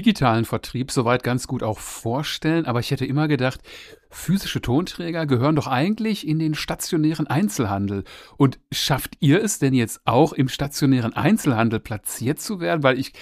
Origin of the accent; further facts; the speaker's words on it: Essen, North Rhine-Westphalia, Germany; Aber ich war am Wochenende wieder mal in Essen, in meiner alten Heimat.